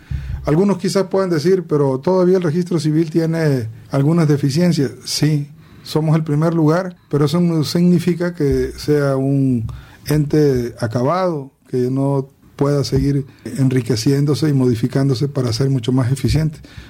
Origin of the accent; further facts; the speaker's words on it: Veracruz, Mexico; Soy un veracruzano de esencia, soy un cuenqueño y soy un sotaventino.